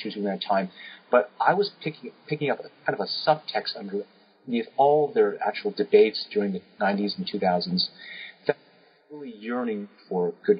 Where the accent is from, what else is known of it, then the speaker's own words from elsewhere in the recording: New York City, New York, United States; I grew up in New York City. And I've lived in cities all my life, mostly.